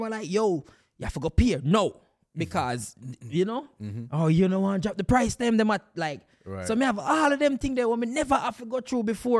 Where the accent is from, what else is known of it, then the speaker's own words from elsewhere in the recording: Jamaica; I keep my accent. You know that Jamaican people, we think we are speak American